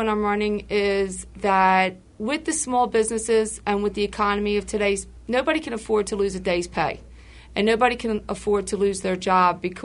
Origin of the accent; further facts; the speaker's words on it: Philadelphia, Pennsylvania, United States; I'm from Kensington, the 33rd Ward